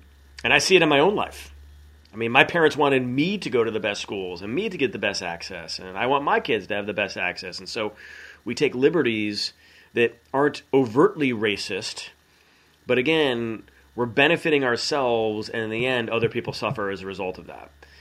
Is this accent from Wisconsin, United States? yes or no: no; Chicago, Illinois, United States; when I was growing up in Chicago as a young adult 15, 20 years ago, and I would travel for work and I would get out on the road and I would tell people I was from Chicago